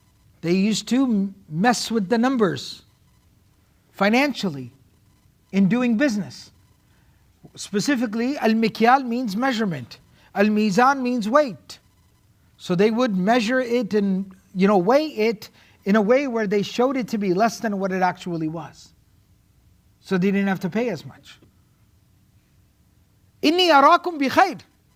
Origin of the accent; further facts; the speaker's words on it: Pakistan; I can say that. I'm from Pakistan.